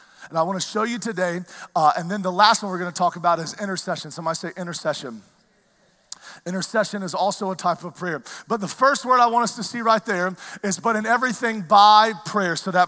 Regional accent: the South, United States; I barely speak English, so I grew up in the South. So I barely speak it correctly.

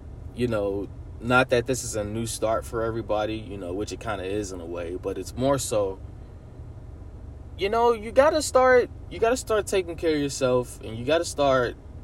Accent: Chicago, Illinois, United States; I'm from Chicago, so I don't give a fuck about what anybody else says. This is a Chi-Town pod. I am a product of Chicago.

